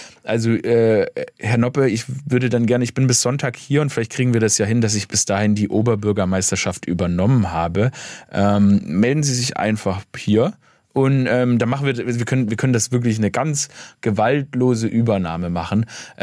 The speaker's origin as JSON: {"language": "German", "town": "Stuttgart", "region": "Baden-Württemberg", "country": "Germany", "tie": "born or raised there", "also_born_or_lived": "Vienna", "moved": "as an adult", "lives_now": "Berlin, Germany", "said": "Irgendwann strampelt man hier ganz wild in Stuttgart rum und entscheidet sich wegzuziehen. Mich erst nach Wien gezogen und habe in Wien studiert."}